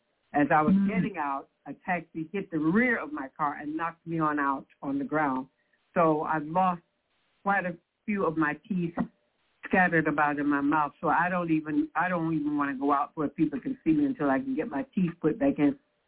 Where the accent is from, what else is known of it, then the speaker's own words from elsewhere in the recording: Mullins, South Carolina, United States; born there; I was born in Mullins.